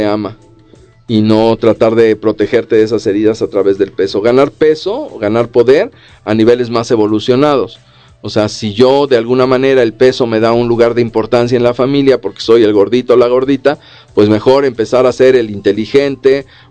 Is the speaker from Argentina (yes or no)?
no; Mexico; Sé que muchas veces esto suena difícil más como mexicano, ¿no?